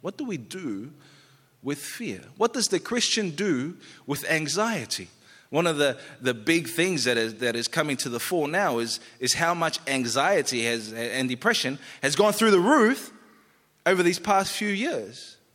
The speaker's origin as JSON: {"language": "English", "region": "Queensland", "country": "Australia", "said": "I'm Queenslander"}